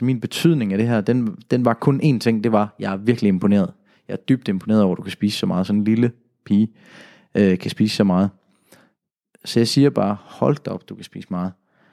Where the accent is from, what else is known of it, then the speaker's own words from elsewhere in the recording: Jutland, Denmark; hvad er betydningen så der, hvor jeg kommer fra i Jylland?